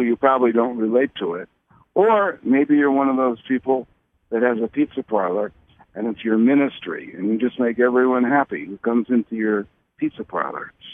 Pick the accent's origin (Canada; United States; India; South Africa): United States; Philadelphia, Pennsylvania; born there; I was born in Philadelphia.